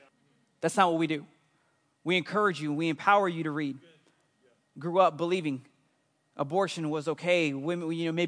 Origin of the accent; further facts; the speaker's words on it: Houston, Texas, United States; Because I'm from Houston. So I was a believer and abortions were okay. That's how I grew up